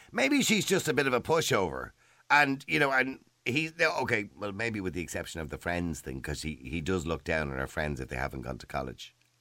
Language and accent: English; Ireland; We're typical Irish.